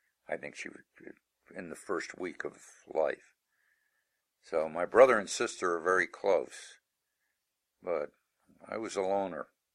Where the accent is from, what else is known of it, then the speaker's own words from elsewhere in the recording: New York, United States; I mean, I came from New York.